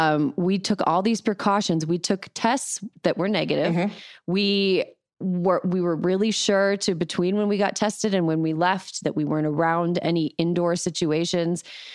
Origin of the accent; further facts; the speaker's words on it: Wisconsin, United States; Wisconsin, my home state, and I'm also right now wearing a shirt that says Door County, Wisconsin.